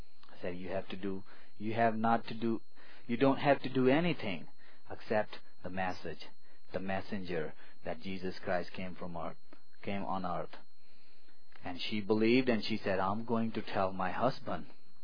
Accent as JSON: {"language": "English", "country": "Pakistan", "second_language": "English", "lives_now": "United States", "said": "I took oath and denounced my loyalty to Pakistan and announced my you know, loyalty and my devotion to U.S. Constitution"}